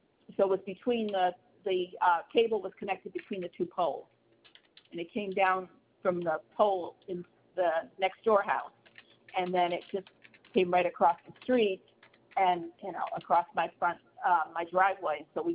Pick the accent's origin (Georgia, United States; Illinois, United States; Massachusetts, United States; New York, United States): New York, United States; Kingston; but I'm from Kingston, all right, Kingston, New York.